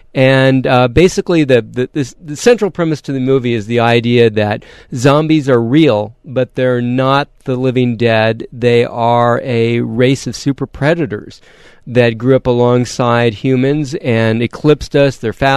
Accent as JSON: {"language": "English", "region": "Michigan", "country": "United States", "lives_now": "Arizona, United States", "said": "No, actually, well, we're actually from Michigan, like most people in Arizona."}